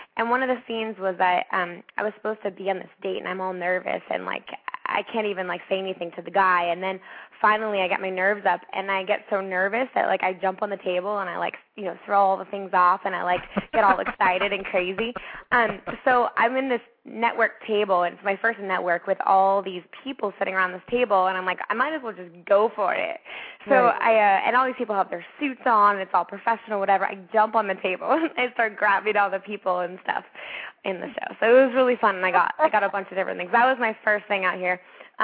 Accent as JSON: {"language": "English", "town": "Boulder", "region": "Colorado", "country": "United States", "lives_now": "Los Angeles, United States", "said": "And actually, when I came here, I'm from Boulder, and Boulder's a very innocent city. And so I used to, like, wave to everybody, you know, in Colorado."}